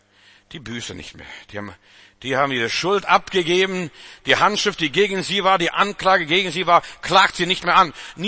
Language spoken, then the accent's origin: German; Russia; now in Germany; Stell dir mal vor, ich bin in Russland aufgewachsen, jetzt lebe ich in Deutschland.